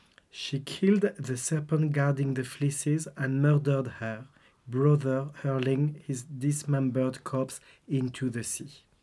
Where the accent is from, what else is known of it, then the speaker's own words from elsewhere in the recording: France; English is a second language; moved away as an adult; also born or lived in Glasgow, United Kingdom / Canada; And so I come from France, and I came over to Glasgow the first time when I was 21 years old. I stayed here for 14 years, then moved to Canada for 10 years.